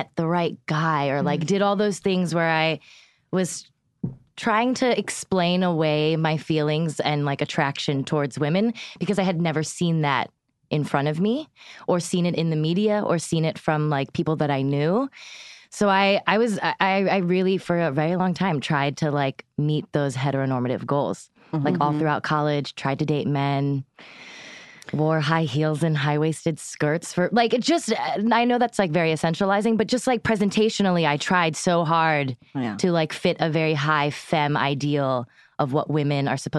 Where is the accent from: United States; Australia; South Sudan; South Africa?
United States; Pampa, Texas; born there; Born in Pampa, Texas